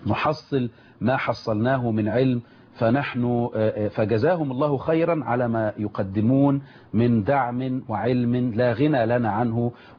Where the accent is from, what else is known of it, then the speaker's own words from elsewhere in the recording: Egypt; إحنا كأطباء مصريين وعرب ومسلمين،